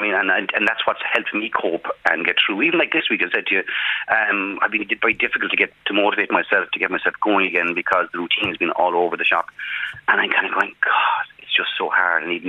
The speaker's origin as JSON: {"language": "English", "country": "Ireland", "said": "Because us as Irish people, I don't think we have enough adjectives in our vocabulary to speak about how we feel, especially Irish men."}